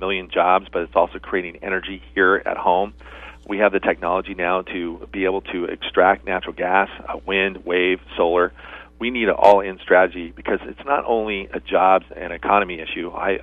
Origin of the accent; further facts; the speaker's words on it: California, United States; then we came out here to Ventura County, and I was raised here in Ventura County. I love this county.